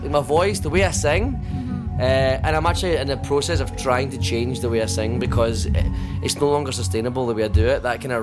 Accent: Ireland; because I'm brought up Catholic. I'm a Irish Catholic

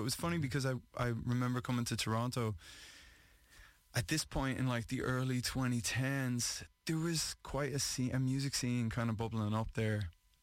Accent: Dublin, Leinster, Ireland; I was born in Dublin. I grew up in Dublin

